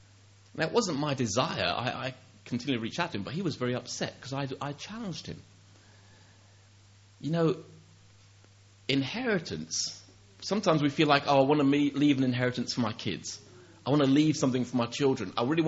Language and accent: English; United Kingdom; I had to remind her that I'm British and. And so is she